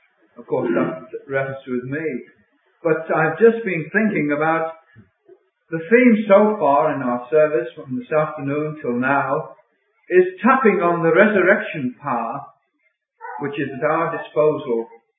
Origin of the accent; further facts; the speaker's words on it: Bromborough, North West England, United Kingdom; I'm from Bromborough, close to Liverpool.